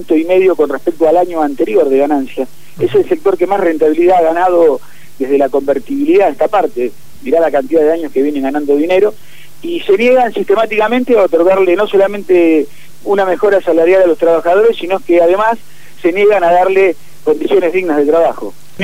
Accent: Argentina; Creo que si cualquiera de nosotros como argentinos pudiéramos hacer

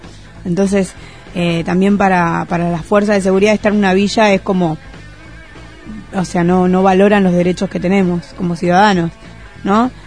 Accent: Uruguay; moved away; yo soy uruguaya y mi familia vino al país a trabajar, en busca de trabajo.

